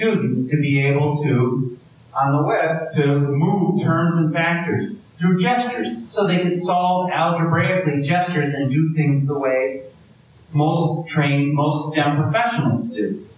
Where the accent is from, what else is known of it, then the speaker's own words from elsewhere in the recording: Wisconsin, United States; accent: Milwaukee; I grew up, that's where the strange Milwaukee accent is that I have, is Wisconsin.